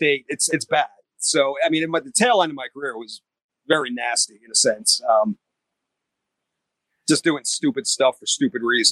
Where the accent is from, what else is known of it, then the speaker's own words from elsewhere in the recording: Rhode Island, United States; I grew up in New England, Rhode Island. So I was a WWF fan.